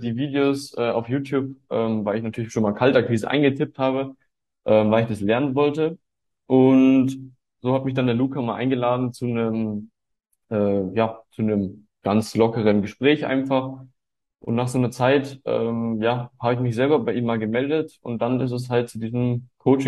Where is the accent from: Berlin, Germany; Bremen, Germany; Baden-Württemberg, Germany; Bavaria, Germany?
Bavaria, Germany; Munich; ich bin 18 Jahre alt und komme aus München